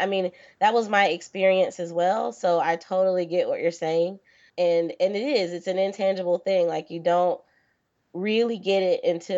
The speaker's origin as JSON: {"language": "English", "region": "Florida", "country": "United States", "said": "So SCAD was a lot closer to home. I'm originally from Florida."}